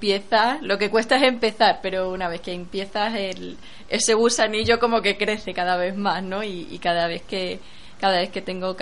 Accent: Extremadura, Spain; yo soy extremeña y quería visibilizar Extremadura

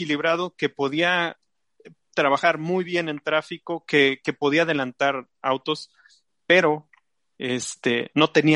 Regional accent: Mexico

